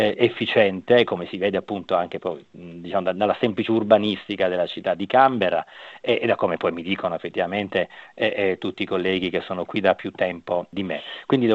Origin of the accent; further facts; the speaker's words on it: Cagliari, Sardinia, Italy; moved away as an adult; also born or lived in Rome; io sono nato a Cagliari, dove ho studiato fino appunto alla laurea. Dopo mi sono spostato a Roma, che è la città anche di mio padre